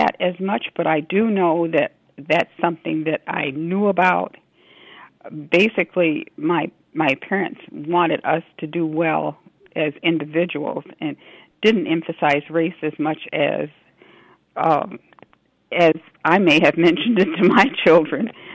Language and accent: English; Rockford, Illinois, United States; For example, here in Rockford, I grew up in South Rockford with Italian families and had wonderful experiences with them and other ethnic groups.